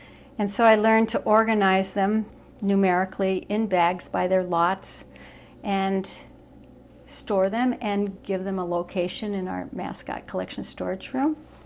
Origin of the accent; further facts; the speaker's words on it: Anchorage, Alaska, United States; but growing up, when I grew up in Anchorage, we didn't have very many stores where you could buy toys.